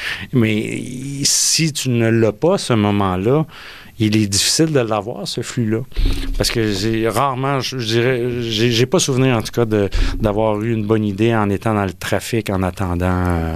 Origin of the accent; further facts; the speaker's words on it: Magog, Quebec, Canada; moi, j'ai grandi à Magog